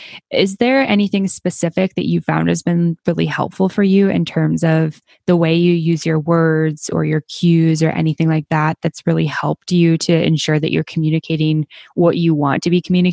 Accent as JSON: {"language": "English", "town": "Canmore", "region": "Alberta", "country": "Canada", "tie": "born or raised there", "said": "the one studio that I work with here in Canmore, like my hometown in Canada."}